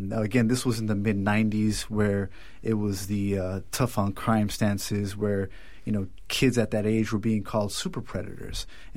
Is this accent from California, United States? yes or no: yes; California, United States; So as a young Mexican-American growing up in Southern California, I experienced some traumatic events in my life at a very, very young age